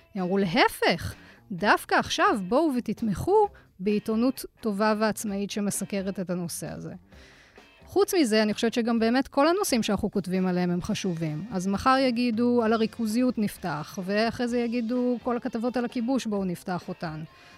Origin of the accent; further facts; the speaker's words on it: Jerusalem, Jerusalem District, Israel; גדלתי במשפחה דתית בירושלים, להורים שעלו מצרפת.